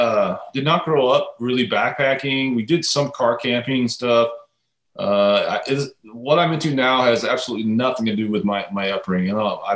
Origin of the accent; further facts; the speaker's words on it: California, United States; now in Portland, United States; I guess I'm actually from California, so I hate to admit that, but we moved to Portland in 2004